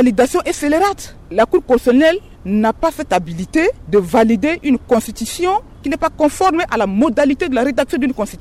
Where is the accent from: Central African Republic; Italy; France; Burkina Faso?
Central African Republic; Je suis centrafricain, je m'oppose à cette constitution.